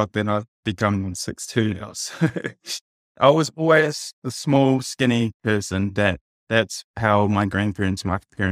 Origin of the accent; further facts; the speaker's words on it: Hamilton, Waikato, New Zealand; the Japanese community was never really a thing where I was growing up in Hamilton, Cambridge, slash